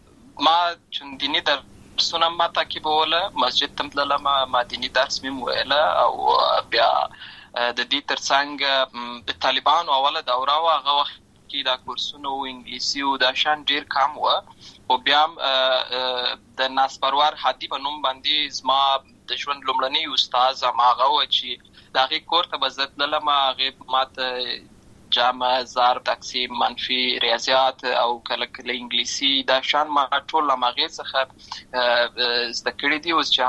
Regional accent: Lashkar Gah, Helmand, Afghanistan; also born or lived in Uruzgan; زه په اصل کې د اورزغان ولایت یم، اما زه په هلمند ولایت لشکرګاه کې پیدا شوی یم، اما د لوی سوی یم

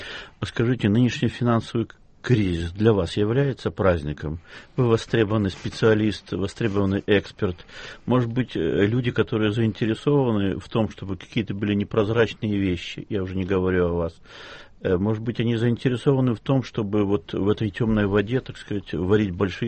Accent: Ukraine; я сам журналист из Украины.

